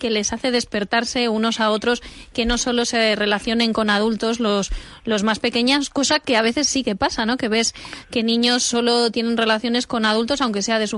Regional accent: Castilla-La Mancha, Spain; que soy soy del sur de Ciudad Real, de una localidad pequeña donde yo también he jugado en la calle

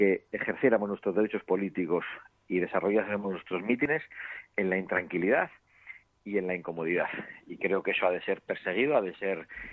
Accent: Vitoria, Basque Country, Spain; mañana cerraré en mi tierra con un acto público en Vitoria.

